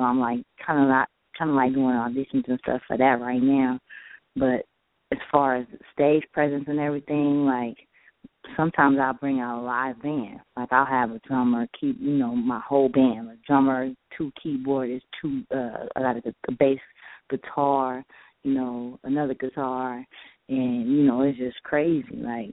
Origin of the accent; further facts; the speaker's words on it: Berkeley, California, United States; Because it's like, I'm from Berkeley, California. Like, I'm from the hood. So we really just, you know, like, I grew up with nothing.